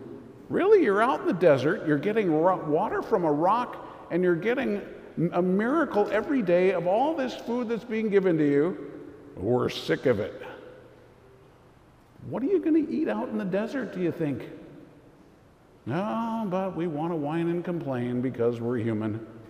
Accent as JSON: {"language": "English", "region": "Minnesota", "country": "United States", "said": "I mean, I'm from Minnesota. That's just part of what we do. We complain about everything."}